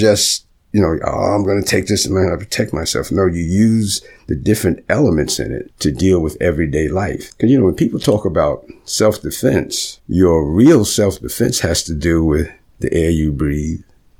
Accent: New York, United States; I said, I'm from New York. My wife's from Philly.

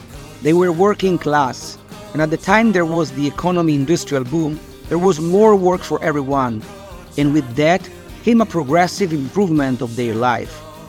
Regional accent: Lombardy, Italy; now in Modena, Italy; Both my parents immigrated as children from the south to the north of Italy. I was born and raised near Lake Como, near Milan, and about 10 years ago, I moved near Modena for love.

